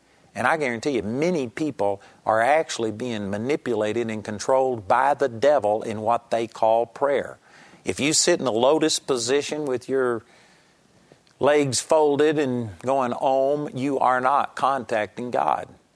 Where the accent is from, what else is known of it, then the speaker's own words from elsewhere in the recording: Texas, United States; I grew up in Texas, and they all talked with the Texan accent, and they were kind of rednecks, and they talked Texan.